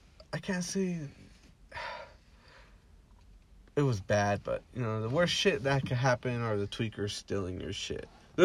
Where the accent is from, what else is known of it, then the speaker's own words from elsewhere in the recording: Fowler, United States; Let's talk about growing up in Fowler. The podcast name is Straight Out Fowler. We're both from Fowler. We're both Fowler boys. Let's talk about our little town.